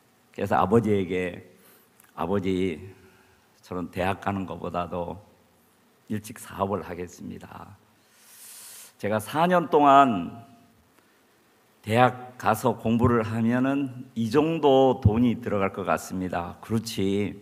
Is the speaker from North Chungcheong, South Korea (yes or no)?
yes; Chungju, North Chungcheong, South Korea; 쭉 올라오면서 제 고향인 이렇게 충주를 이렇게 지나게 되거든요. 거기 제 고향 생각이 많이 나더라고요.